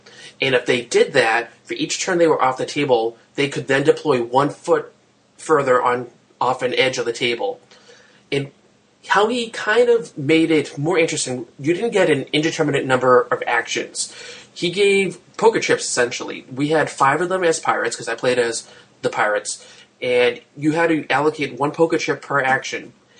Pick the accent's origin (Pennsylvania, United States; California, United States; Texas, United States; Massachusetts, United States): Massachusetts, United States; its size is roughly 3 times larger than my hometown, which is not a large town here in Massachusetts.